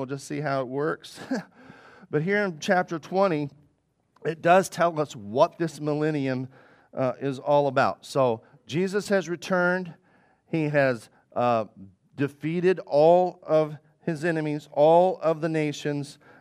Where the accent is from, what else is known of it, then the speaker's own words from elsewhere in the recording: Arkansas, United States; Guys, I grew up in Arkansas, and that was like our constant sign.